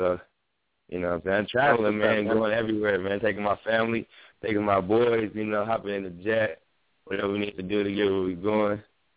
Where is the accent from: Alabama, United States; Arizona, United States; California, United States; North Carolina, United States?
California, United States; Long Beach; I'm from Long Beach, as everybody knows, Long Beach, California, or whatever, and I went to, you know, the famous Long Beach Poly High School